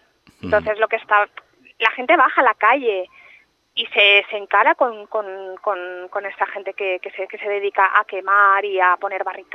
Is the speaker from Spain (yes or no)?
yes; Spain; porque somos españoles, formamos parte de España